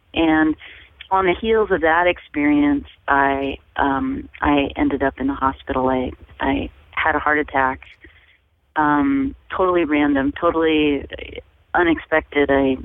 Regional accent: Kansas City, Missouri, United States; growing up in Kansas City, Missouri, and then Kansas City, Kansas.

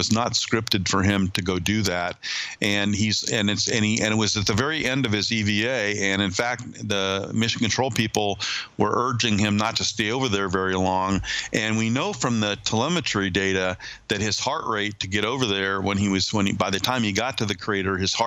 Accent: Indiana, United States; I'm a Midwesterner, just as Neil was. Neil grew up in northwestern Ohio, and I grew up in northeastern Indiana, about 50 miles from where Neil was born.

